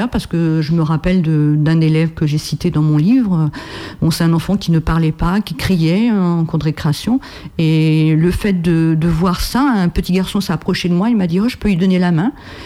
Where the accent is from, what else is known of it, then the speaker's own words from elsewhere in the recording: Kabylie, Algeria; Mes origines, je le dis, je suis Kabyle. Mon père était de Kabylie et maman était parisienne.